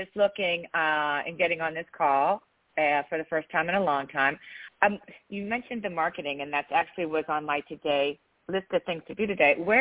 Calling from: Virginia, United States; I'm calling from Virginia.

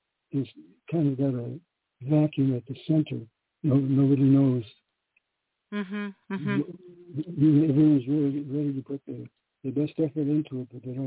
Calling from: New York City, New York, United States; From New York City.

